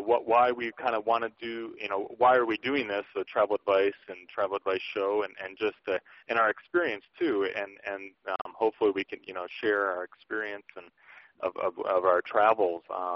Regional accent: Detroit, Michigan, United States; I'm from Detroit, Michigan area

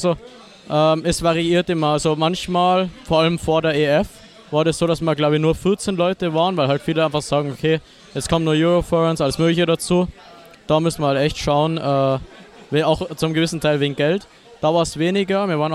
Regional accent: Innsbruck, Tyrol, Austria; Aus Tirol, ich bin in Innsbruck geboren. Habe aber durch das, dass ich halt Leute aus Deutschland kenne und so Zeug, an ziemlich deutsch, also wie sagt man da an, also meine Sprache ist ziemlich ans Deutsche schon angepasst.

